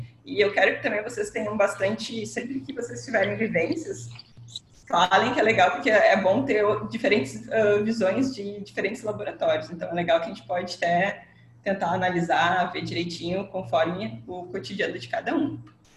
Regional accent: South Region, Brazil; now in Rio de Janeiro, Brazil; Já faz um aninho aqui que eu tô aqui no Rio, tô gostando, mas sinto falta do meu sul também.

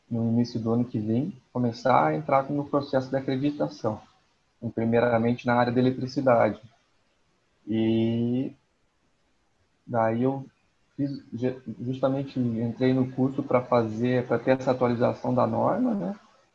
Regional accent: Curitiba, Paraná, Brazil; Sou aqui de Curitiba, né?

